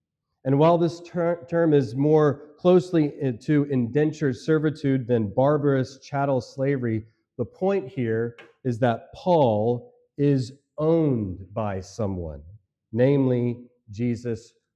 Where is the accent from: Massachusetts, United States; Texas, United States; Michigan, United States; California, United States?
Texas, United States; So I began to respond to this question I receive often by saying, I hail from the great state of Texas.